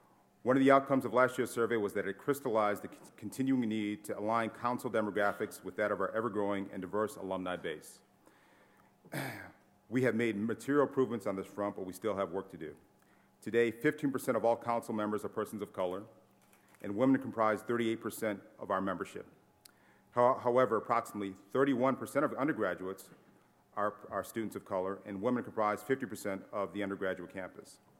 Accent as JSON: {"language": "English", "town": "Rochester", "region": "New York", "country": "United States", "tie": "born or raised there", "said": "Mr. King was a Cornell alumnus from my hometown of Rochester, New York, who introduced me to Cornell University."}